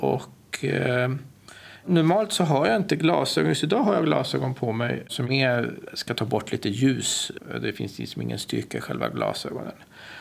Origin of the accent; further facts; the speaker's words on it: Sweden; jag är ju född och uppvuxen i Sverige